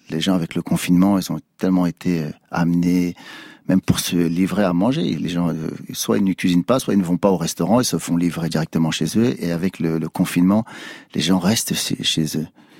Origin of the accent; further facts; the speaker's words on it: Sarcelles, Île-de-France, France; J'ai grandi à Sarcelles, donc on était mélangés. Des Juifs, des Arabes, des Antillais, des Africains, des Turcs, des Indiens, il y avait de tout.